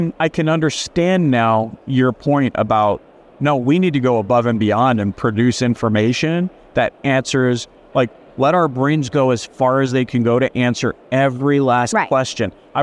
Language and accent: English; Canada; now in United States; My dad came from Italy to Canada. My mom came from Portugal to Canada. I came from Canada to America.